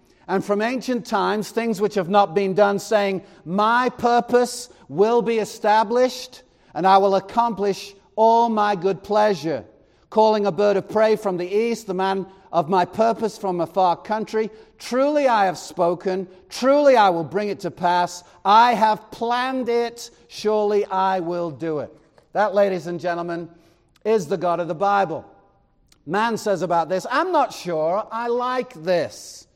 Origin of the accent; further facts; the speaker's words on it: Chester, North West England, United Kingdom; born there; because I was born in Chester, which is in Cheshire, England, and I had a cat.